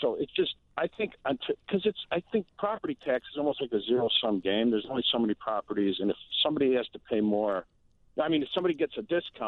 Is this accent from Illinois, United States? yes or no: yes; Illinois, United States; Born and raised in Illinois, we have two pieces of property, a residence and a business.